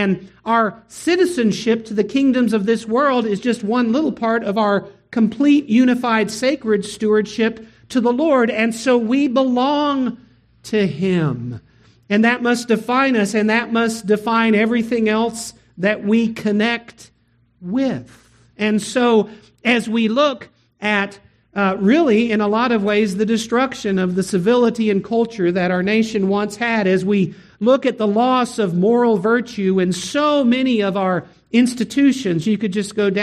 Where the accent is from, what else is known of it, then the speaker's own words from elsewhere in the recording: Austin, Texas, United States; The first church that I pastored was in San Antonio, where my wife is from. I'm from Austin.